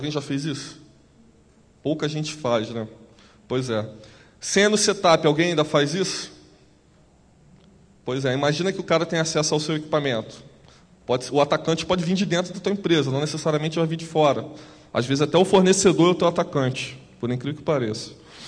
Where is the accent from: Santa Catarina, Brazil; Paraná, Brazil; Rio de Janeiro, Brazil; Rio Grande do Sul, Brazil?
Rio de Janeiro, Brazil; sou do Rio